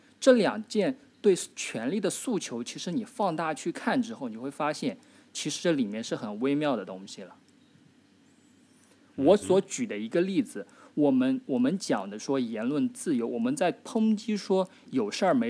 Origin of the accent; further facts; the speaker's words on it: China; 作为一个大陆人去看这样的东西。